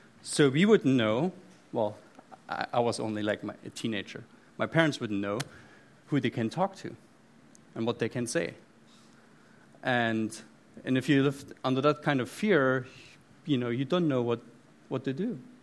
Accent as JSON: {"language": "English", "country": "Germany", "tie": "born or raised there", "accent": "German", "lives_now": "United States", "said": "there's a slight accent in my speech, and it has to do with Germany. I'm American, but I was born in Germany to German parents, and I grew up in East Germany."}